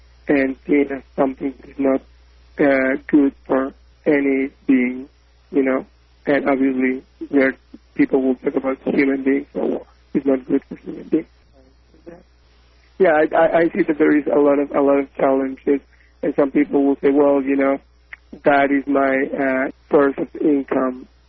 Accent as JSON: {"language": "English", "country": "Mexico", "tie": "born or raised there", "second_language": "English", "said": "here we are, 10 people that are going to hold this candlelight in my hometown, in my city."}